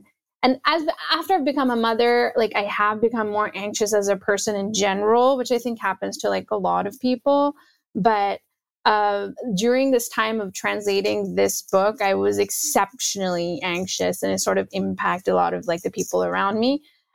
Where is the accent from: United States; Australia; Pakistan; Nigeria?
Pakistan; Karachi, Sindh; I grew up with violence. I'm from Karachi, right?